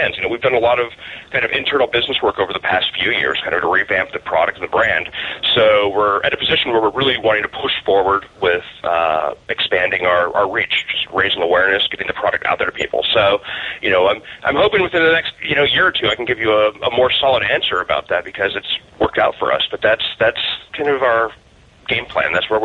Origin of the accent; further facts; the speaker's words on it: Chicago, Illinois, United States; I'm from Chicago originally.